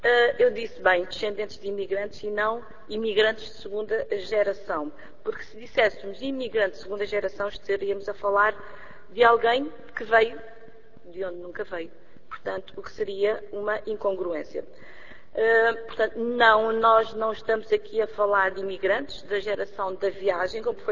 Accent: Cape Verde; como sou natural de Cabo Verde, eu tenho uma terceira cultura, que é uma síntese das duas culturas que formataram a minha vida

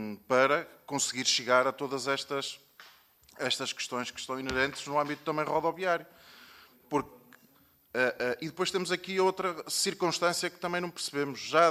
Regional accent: Norte, Portugal; sou do Norte, senhor Presidente

